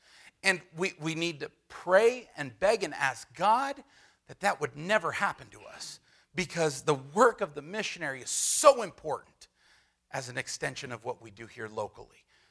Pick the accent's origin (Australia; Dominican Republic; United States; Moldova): United States; California; And, you know … from California. This is where I go to church.